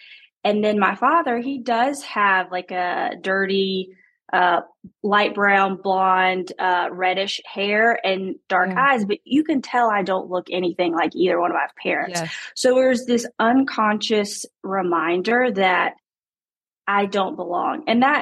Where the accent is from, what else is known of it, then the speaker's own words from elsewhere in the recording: Hawaii, United States; born there; it does play a role that I was born in Hawaii.